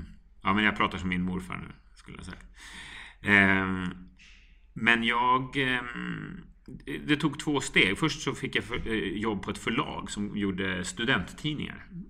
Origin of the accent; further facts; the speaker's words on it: Täby, Stockholm County, Sweden; Ja, sen började med närradio hemma i Sverige när jag kom och ute i Täby där jag växte upp.